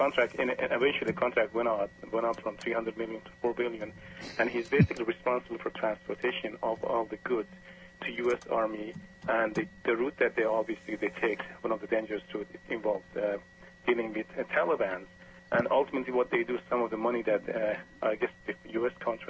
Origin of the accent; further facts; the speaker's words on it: Canada; What I'm trying to say that I'm coming from Canada